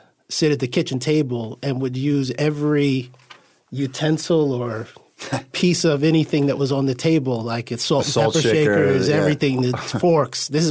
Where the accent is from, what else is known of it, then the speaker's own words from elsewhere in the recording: Roosevelt, New York, United States; And growing up, I grew up in Roosevelt. It was really a really sort of tough town. It's not an easy place to grow up.